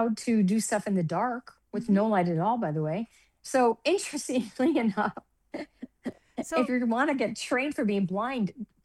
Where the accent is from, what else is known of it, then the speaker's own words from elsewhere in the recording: Denver, Colorado, United States; also born or lived in Chicago / Minnesota / Kansas City; I was born in Chicago. My dad worked for IBM. And so we moved around the country to Minnesota, Kansas City, and we finally landed in Denver.